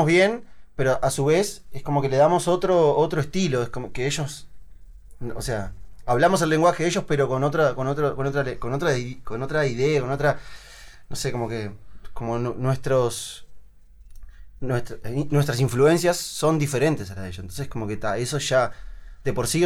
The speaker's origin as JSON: {"language": "Spanish", "country": "Uruguay", "said": "ahora estuve como 3 meses también en Río, y yo toco el pandeiro. O sea, imagínate yo caer como un uruguayo a tocar el pandeiro."}